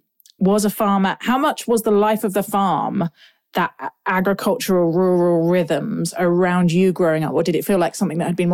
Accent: United Kingdom; I'm always aware of feeling like a bit of a babe in the woods as a Brit about American politics

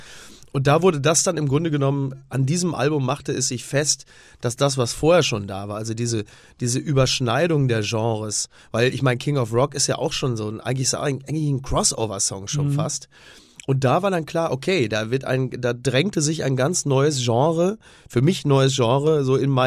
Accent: Castrop-Rauxel, North Rhine-Westphalia, Germany; ich komme ja aus dem Ruhrgebiet, also Castrop-Rauxel, da hast du drumrum Herne, Oberhausen und so.

